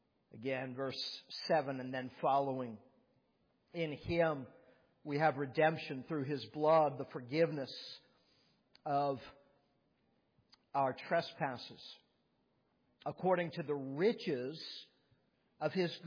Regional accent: St. Petersburg, Florida, United States; moved away as an adult; also born or lived in Massachusetts; I grew up in Florida, St. Petersburg, Florida. I lived about the first several years, 18 years of my life there, and then moved up to Massachusetts for schooling and other things thereafter.

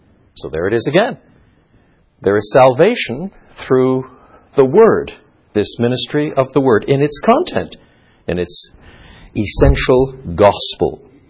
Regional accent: Canada; I'm from Canada.

